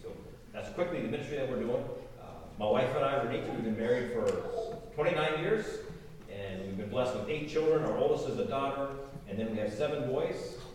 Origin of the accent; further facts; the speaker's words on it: Iowa, United States; also born or lived in Minnesota / Pennsylvania / Grenada; I grew up in Kelowna, Iowa. Many of you would probably know Floyd Helmut. I grew up at Sunnyside, and my wife is from northern Minnesota.